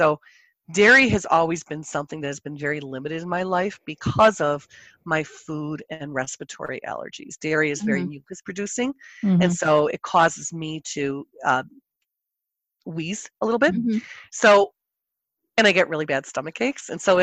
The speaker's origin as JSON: {"language": "English", "town": "Chicago", "region": "Illinois", "country": "United States", "tie": "born or raised there", "said": "one of my best friends growing up in Chicago was Irish"}